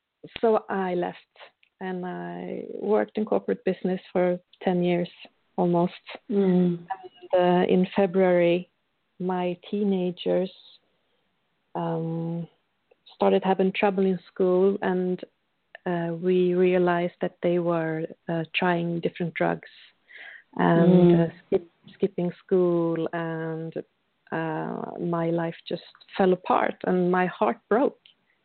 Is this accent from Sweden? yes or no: yes; Sweden; and I'm from Sweden.